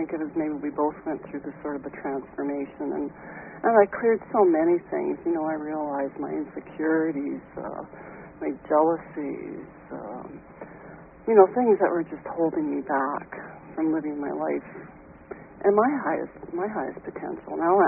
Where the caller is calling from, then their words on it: British Columbia, Canada; Hi, I'm calling from British Columbia.